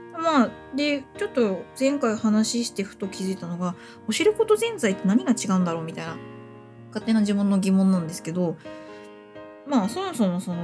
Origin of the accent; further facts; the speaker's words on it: Kanto, Japan; 自分関東なんですけど